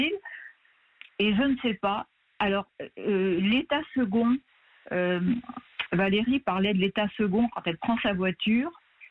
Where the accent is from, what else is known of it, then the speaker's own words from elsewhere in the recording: Brittany, France; il m'arrivait d'aller quelques fois chez moi en Bretagne